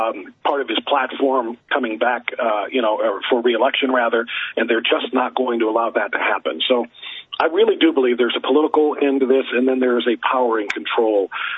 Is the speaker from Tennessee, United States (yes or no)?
no; Ohio, United States; here in my home state of Ohio